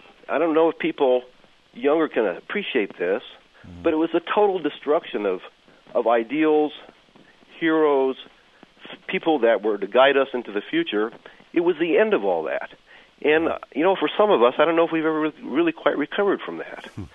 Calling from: La Grande, Oregon, United States; I'm calling from LeGrand in far northeast Oregon

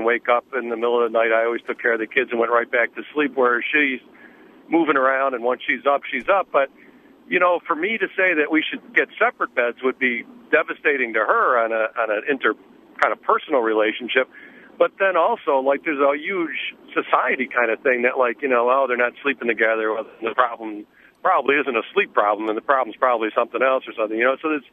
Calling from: Buffalo, New York, United States; I'm calling from Buffalo, New York.

